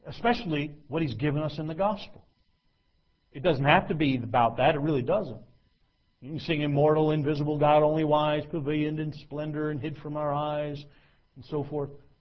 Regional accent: New Jersey, United States; I know I sound sarcastic. I'm from New Jersey. I can't help it. Everything I say sounds sarcastic.

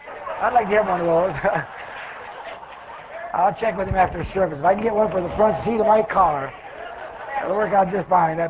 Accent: Pennsylvania, United States

